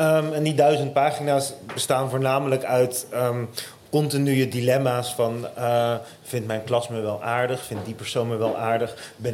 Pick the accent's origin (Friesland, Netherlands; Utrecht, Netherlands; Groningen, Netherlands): Utrecht, Netherlands; now in Amsterdam, Netherlands